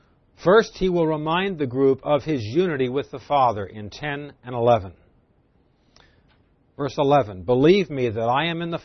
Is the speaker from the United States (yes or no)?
yes; New Jersey, United States; I come from New Jersey. In New Jersey, we do the same thing, but we use a different phrase for it.